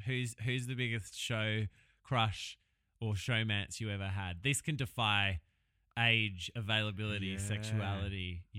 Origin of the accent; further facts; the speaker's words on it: Perth, Western Australia, Australia; I was a kid from Perth, young kid from Perth.